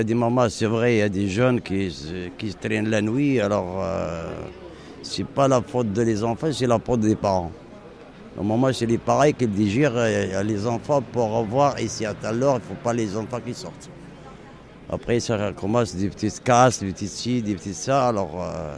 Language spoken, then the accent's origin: French; Saint-Quentin, Hauts-de-France, France; Je suis de l'Aisne, parce qu'avant que j'étais dans l'Aisne, à Saint-Quentin